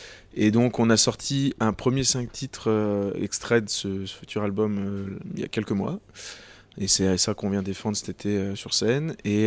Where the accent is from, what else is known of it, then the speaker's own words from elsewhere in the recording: Lyon, Auvergne-Rhône-Alpes, France; C'est vrai que souvent en France, par exemple, la ville dans laquelle j'ai grandi, à Lyon, il y avait une scène très vivante sur un style en particulier